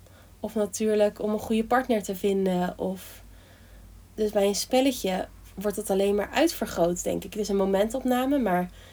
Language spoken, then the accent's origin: Dutch; Netherlands; Wij in ieder geval als Nederlanders van de midden- en hoogmiddenklasse.